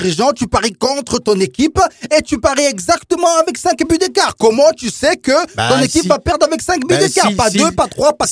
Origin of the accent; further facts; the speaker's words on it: Marseille, Provence-Alpes-Côte d'Azur, France; je suis Marseillais, tu sais que chez nous c'est un péché